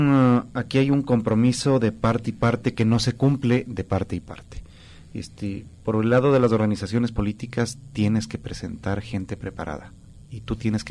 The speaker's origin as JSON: {"language": "Spanish", "town": "Quito", "region": "Pichincha", "country": "Ecuador", "said": "Esos somos los quiteños, nosotros amamos nuestra ciudad."}